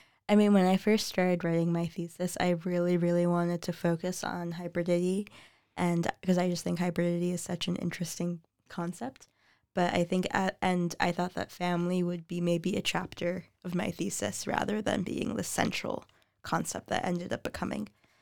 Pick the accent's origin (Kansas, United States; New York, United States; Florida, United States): New York, United States; my perspective was very shaped by, yeah, growing up in New York and what I saw everyone around me doing